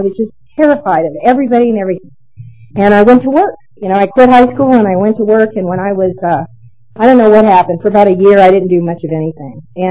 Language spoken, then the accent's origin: English; Billings, Montana, United States; Particularly, I grew up in Billings, and I did a lot of drinking up in Red Lodge in a little ski resort town